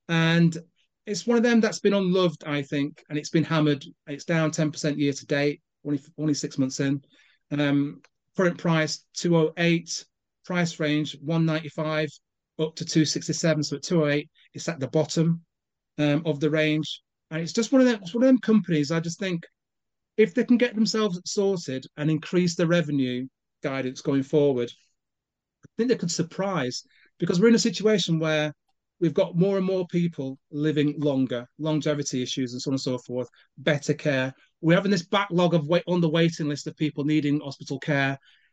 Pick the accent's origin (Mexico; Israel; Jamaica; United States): Jamaica; I'm Jamaican